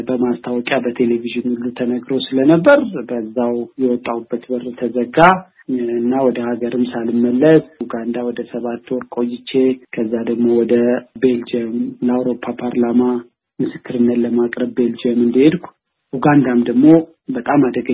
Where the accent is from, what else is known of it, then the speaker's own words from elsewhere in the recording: Addis Ababa, Ethiopia; born there; moved away as an adult; ትውልዴም አዲስ አበባ ነው።